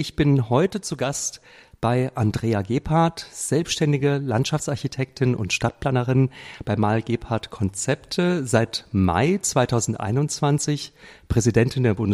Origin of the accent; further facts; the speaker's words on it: Marburg, Hesse, Germany; Sogar in Marburg, meiner Heimatstadt.